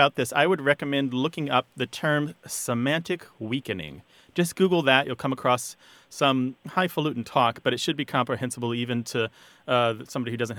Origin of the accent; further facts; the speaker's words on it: United States; I'm an American. Give me a break.